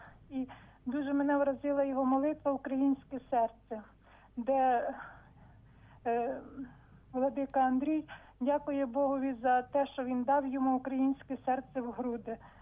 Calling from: Ternopil, Ternopil Oblast, Ukraine; Я з Тернополя

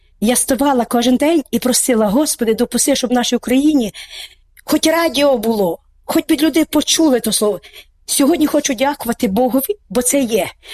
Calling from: Italy; Я з Італії

